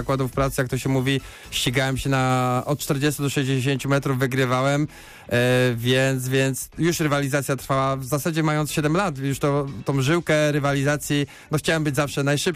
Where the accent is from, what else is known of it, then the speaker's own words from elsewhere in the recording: Poznań, Greater Poland Voivodeship, Poland; Jestem rodowitym poznaniakiem